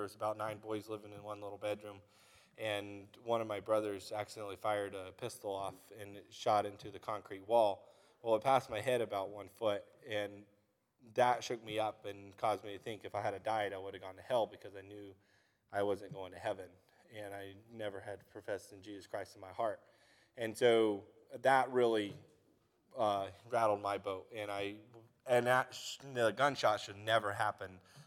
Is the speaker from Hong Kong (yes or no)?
no; Alaska, United States; She's from Florida. I'm from Alaska. I've been in Alaska for 22 years.